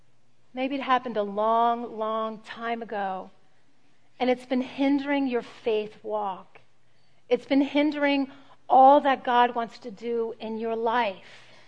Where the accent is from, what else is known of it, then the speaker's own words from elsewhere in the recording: Brooklyn, New York, United States; I say got it because I'm from Brooklyn.